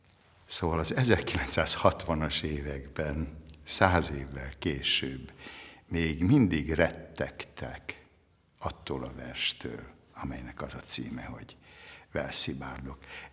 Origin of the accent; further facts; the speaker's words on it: Ibrány, Szabolcs-Szatmár-Bereg, Hungary; Szabolcs-Szatmár-Bereg megyében, Ibrányban nőttem föl